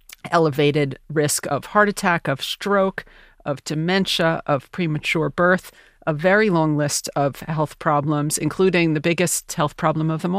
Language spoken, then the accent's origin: English; United States; And that sort of surprised me as an American